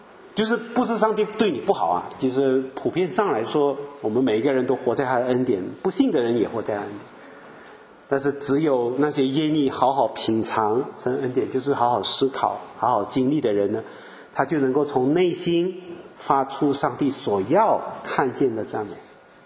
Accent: Malaysia; 我们亚洲的我马来西亚人就有这种毛病啊，我就发现我回去很不习惯

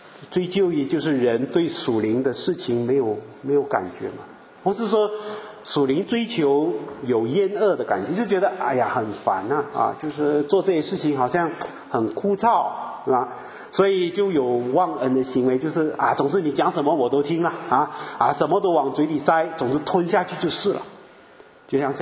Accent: Malaysia; 我们亚洲的我马来西亚人就有这种毛病啊，我就发现我回去很不习惯

